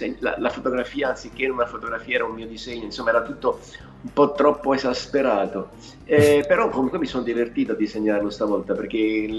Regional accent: Naples, Campania, Italy; sono nato a Napoli, sono orgoglioso di essere napoletano, attingo energia dalla napoletanità, però comunque mai come in questo momento mi sento cittadino del mondo.

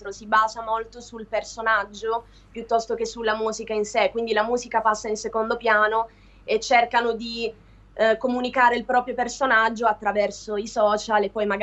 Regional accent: Apulia, Italy; essendo meridionale comunque sono pugliese.

